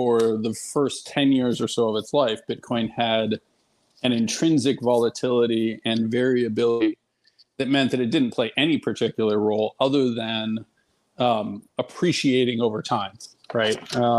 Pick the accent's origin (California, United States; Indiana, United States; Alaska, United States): California, United States; So I am a native Californian. I grew up actually in Silicon Valley.